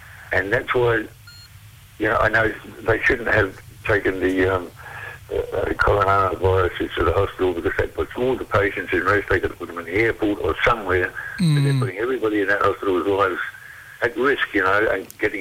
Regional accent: Australia; I'm an Australian too.

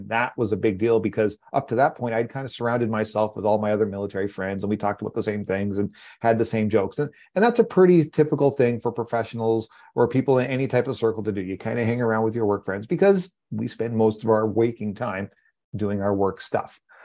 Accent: Canada; I'm a Canadian

